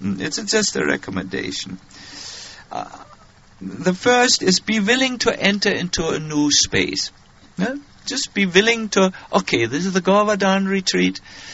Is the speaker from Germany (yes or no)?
yes; Germany; English is a second language; I come from Germany.